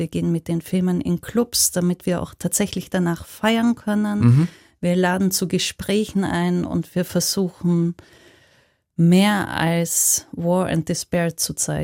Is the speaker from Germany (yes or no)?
no; Austria; ich bin Österreicherin, wir hatten gerade Wahl in Österreich